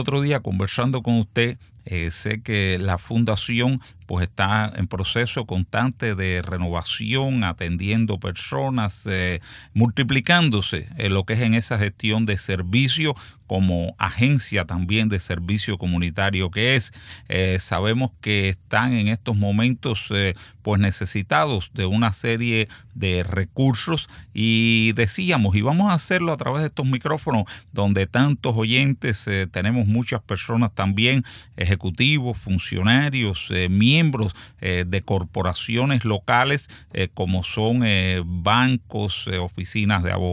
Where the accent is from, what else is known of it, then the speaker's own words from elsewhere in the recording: Matanzas, Cuba; pero yo que soy de Matanzas